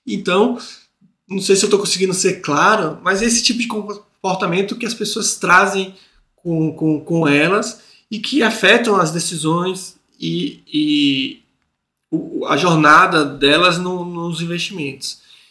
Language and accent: Portuguese; Brazil; Porém, de fato, minha realidade como brasileiro piora.